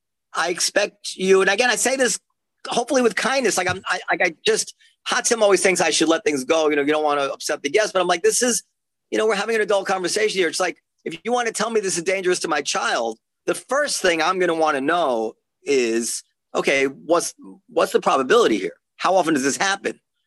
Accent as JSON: {"language": "English", "town": "Manhattan", "region": "New York", "country": "United States", "tie": "born or raised there", "said": "I could walk to school, and I was growing up in Manhattan."}